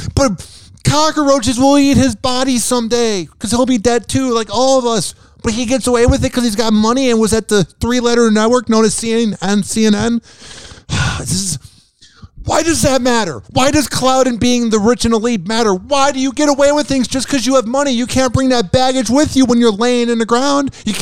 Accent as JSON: {"language": "English", "region": "New York", "country": "United States", "said": "I'm Italian, bro. I'm from New York."}